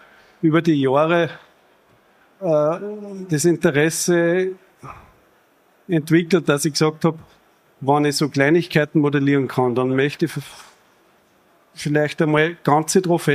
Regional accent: Upper Austria, Austria; Ich komme aus Oberösterreich

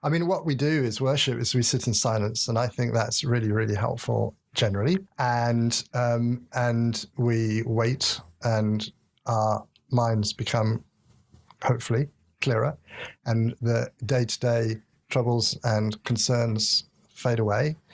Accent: England, United Kingdom; I'm an Englishman, at least on my father's side, and I certainly born up, brought up in that culture.

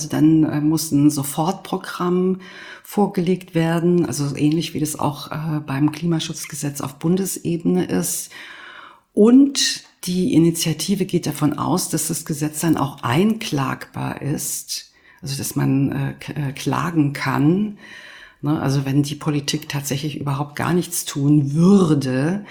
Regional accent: Berlin, Germany; Das würde ich auch nicht schlecht finden als Berlinerin.

